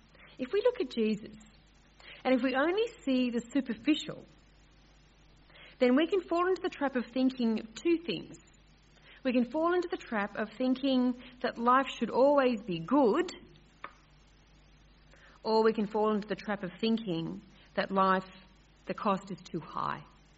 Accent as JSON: {"language": "English", "town": "Sydney", "region": "New South Wales", "country": "Australia", "tie": "born or raised there", "said": "I remember growing up in Sydney, and it was a great thrill as a little girl to go into the big city."}